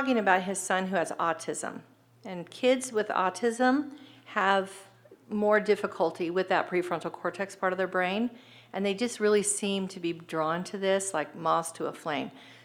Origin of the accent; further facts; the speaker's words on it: Washington, United States; that's where I'm from. Well, I'm from Washington, not Vancouver.